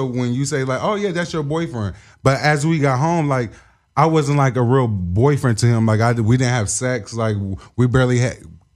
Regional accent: Hamilton, Ohio, United States; also born or lived in Scottsdale, Arizona; So I'm originally from Hamilton, Ohio.

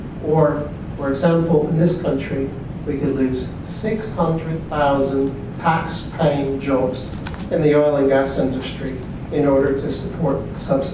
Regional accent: California, United States; I come from California, so I come from the fount of world ignorant NIMBYism.

